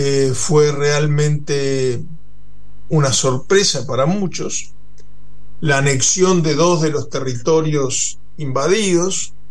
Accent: Rocha, Uruguay; born there; en la zona donde yo nací, en el este del país, en el departamento Rocha, fundamentalmente en la frontera con el Brasil.

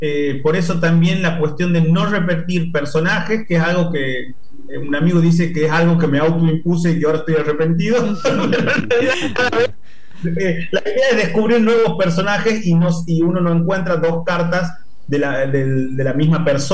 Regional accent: Tucumán, Argentina; accent: Tucumán tonada; moved away as an adult; now in Buenos Aires, Argentina; Yo soy tucumano, pero vivo en Buenos Aires desde hace casi 20 años. Llegué en el año 2003, así que estoy hace mucho tiempo, pero la tonada es algo que se mantiene de manera firme

